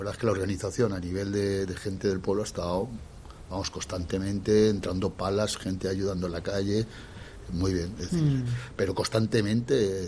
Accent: Chiva, Valencian Community, Spain; yo soy del término de Chiva

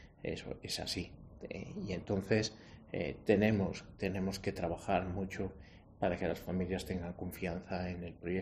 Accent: Zalamea de la Serena, Extremadura, Spain; soy el segundo obispo de mi pueblo, de Zalamea de la Serena, que no llega a 4.000 habitantes

